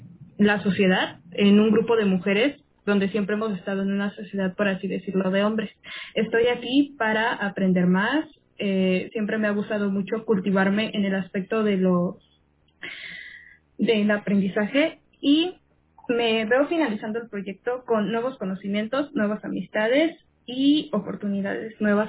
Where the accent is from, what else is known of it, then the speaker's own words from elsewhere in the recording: Oaxaca, Mexico; soy del estado de Oaxaca